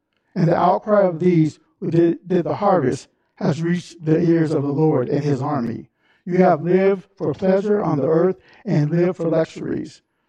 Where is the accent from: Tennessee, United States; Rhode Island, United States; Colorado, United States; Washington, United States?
Washington, United States; Seattle; also born or lived in Minneapolis; I remember growing up in Seattle. I grew up in Seattle